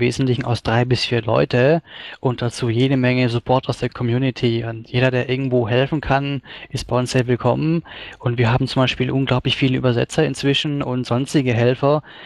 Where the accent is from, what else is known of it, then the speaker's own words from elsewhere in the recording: Stuttgart, Baden-Württemberg, Germany; ich komme aus Stuttgart-Deutschland